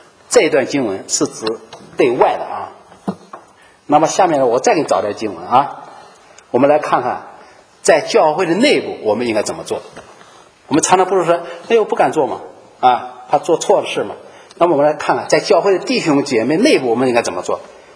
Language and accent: Chinese; China; 她问你从哪来，我是中国来的